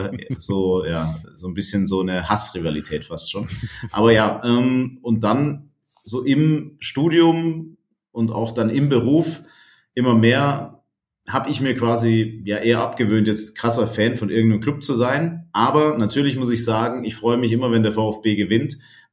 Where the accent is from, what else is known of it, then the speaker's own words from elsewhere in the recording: Baden-Württemberg, Germany; also born or lived in Tübingen; Ich bin da sehr im Süden aufgewachsen von Baden-Württemberg und habe dann in Tübingen studiert, Sport- und Medienwissenschaften.